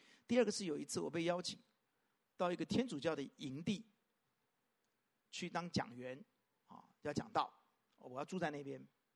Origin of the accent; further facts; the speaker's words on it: China; 我也是中国人，好不好？